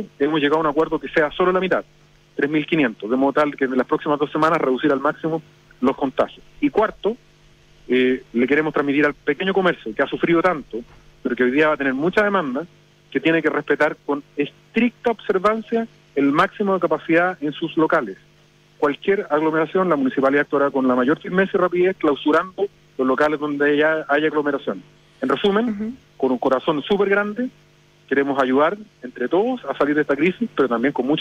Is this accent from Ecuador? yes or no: no; La Florida, Santiago Metropolitan Region, Chile; yo soy floridano, nacido y criado en La Florida, vivo ahí.